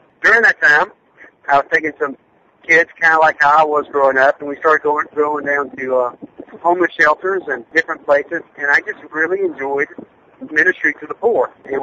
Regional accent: Columbus, Georgia, United States; Well, I grew up in Columbus, Georgia, and I really grew up in a great family.

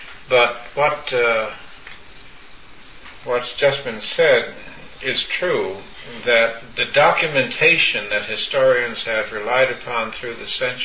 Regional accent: United States; I said I was born and raised. I'm an American.

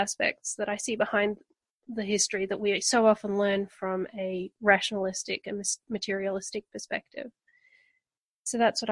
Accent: Australia; Sure. I'm from Australia.

